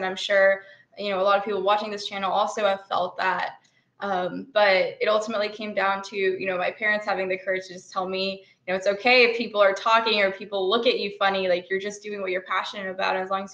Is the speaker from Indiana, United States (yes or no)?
no; Brooklyn, New York, United States; So I grew up in Brooklyn as the parents of two immigrants from India.